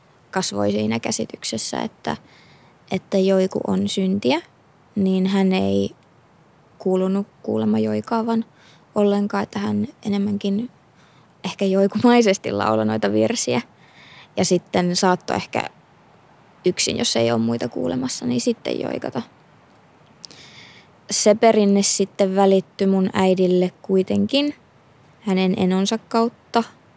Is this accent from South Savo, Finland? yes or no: no; Utsjoki, Lapland, Finland; now in Helsinki, Finland; Mä oon kotoisin Utsjoelta ja siellä ylöskasvanut ja vastikään muuttanut Helsinkiin vajaa 3 vuotta sitten opintojen perässä. Sibelius Akatemian globaalin musiikin opintojen perässä.